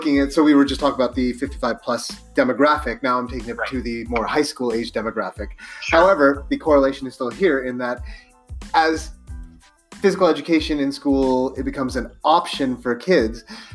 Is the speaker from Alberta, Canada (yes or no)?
yes; Fort McMurray, Alberta, Canada; I grew up in Fort McMurray, and basically every class for gym almost always was floor hockey.